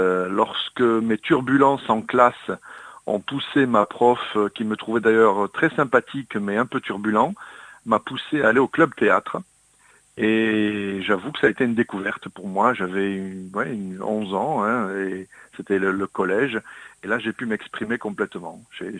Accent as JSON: {"language": "French", "town": "Tarbes", "region": "Occitanie", "country": "France", "said": "Lui, il est parisien et moi, je suis de Tarbes."}